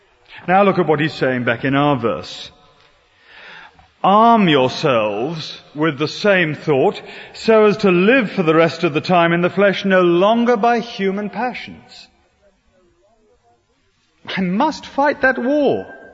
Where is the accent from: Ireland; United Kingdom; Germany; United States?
United Kingdom; I'm British.